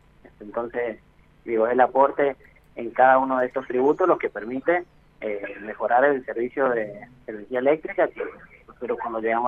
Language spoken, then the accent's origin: Spanish; San Juan, Argentina; somos ciudadanos sanjuaninos, de los problemas que hay en energía